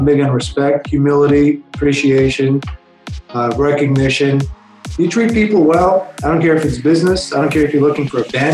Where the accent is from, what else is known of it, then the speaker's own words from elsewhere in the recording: Toronto, Ontario, Canada; Family immigrated to Toronto, Canada. So I grew up in Toronto. To immigrants that immigrated several times. So my parents were originally from communist Russia, grew up there, had immigrated to the Middle East, had immigrated once again